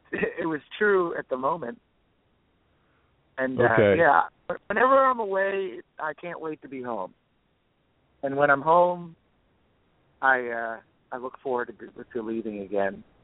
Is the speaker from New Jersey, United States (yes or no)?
yes; New Jersey, United States; also born or lived in Boston; now in Los Angeles, United States; I grew up in New Jersey, and I was, and New York was the place where we cut our teeth as musicians.